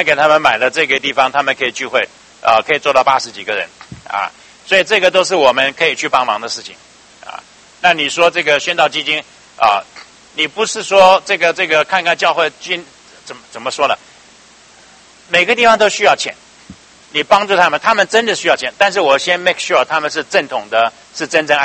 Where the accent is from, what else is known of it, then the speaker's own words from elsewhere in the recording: United States; 一看我是美国的 American